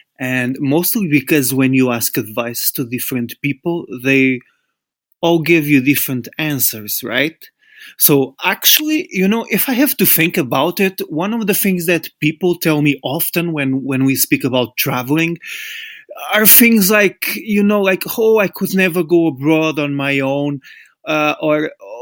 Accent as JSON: {"language": "English", "country": "Portugal", "second_language": "English", "said": "back in 2008, I was working as a teacher in my home country in Portugal"}